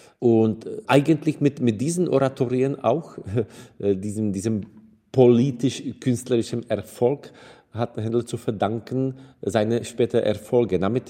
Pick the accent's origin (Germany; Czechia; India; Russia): Czechia; Also ich komme aus Tschechien, ich bin noch in der Zeit geboren, als Kommunisten in unserem Land geherrscht haben.